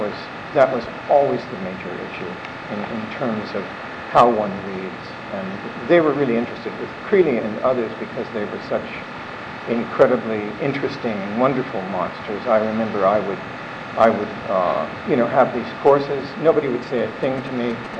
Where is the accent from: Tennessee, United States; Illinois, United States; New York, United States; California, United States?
California, United States; a small desert town that I grew up in Southern California